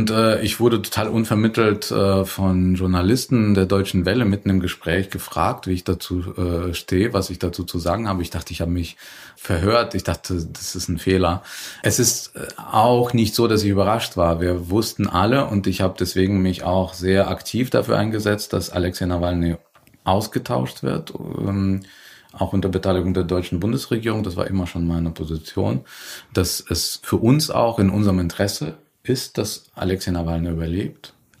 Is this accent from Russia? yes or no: yes; Astrakhan, Astrakhan Oblast, Russia; Raketen aus Russland in Richtung Kiew aus Astrachan abgeschossen werden, also aus meiner Heimatstadt, auf meinen Kopf quasi